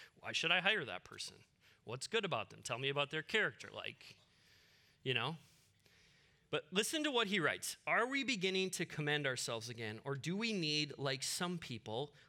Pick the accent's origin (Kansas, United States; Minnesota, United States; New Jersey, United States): Minnesota, United States; Waconia; born there; I was born in Waconia Hospital.